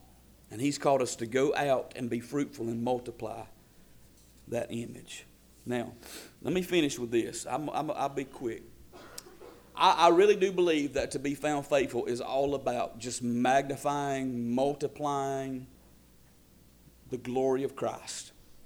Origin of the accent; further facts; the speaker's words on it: Folkston, Georgia, United States; born there; And I was born in Folkestone, Georgia Hospital.